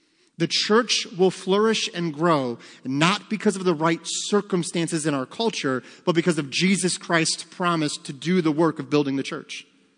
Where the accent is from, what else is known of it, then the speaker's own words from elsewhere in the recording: United States; And I'm fine with saying the Pledge of Allegiance and affirming that I am an American, and that comes with certain responsibilities.